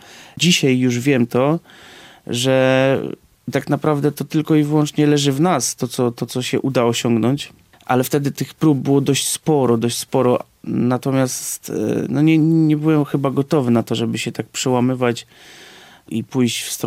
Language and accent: Polish; Warmian-Masurian Voivodeship, Poland; also born or lived in Silesia; Urodziłem się na Śląsku. Chodziłem tam do szkoły do 5 klasy podstawówki. Później rodzice postanowili wrócić tutaj na swoje tereny, bo oni stąd pochodzą, z warmińsko-mazurskiego.